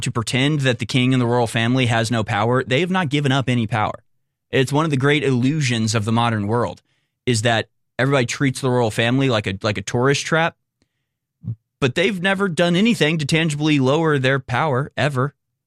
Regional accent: United States; I'm too American to ever co-sign the idea of royalty or royal blood

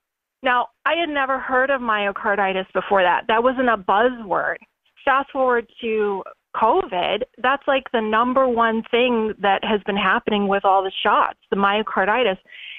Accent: Dallas, Texas, United States; now in Michigan, United States; we're in Michigan, and we're originally from Dallas, but we're in Michigan now.

